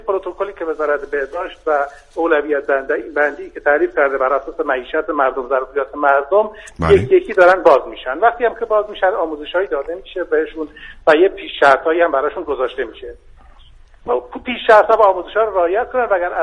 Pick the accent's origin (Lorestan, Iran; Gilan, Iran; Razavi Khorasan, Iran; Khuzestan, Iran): Lorestan, Iran; من اهل لرستانم.